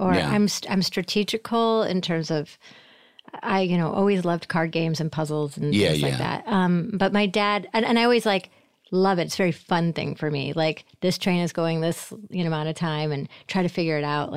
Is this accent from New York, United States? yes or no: yes; Syracuse, New York, United States; And I'm from Syracuse. So New York, which is like Chicago adjacent. I mean, it's more Midwest than it is East Coast.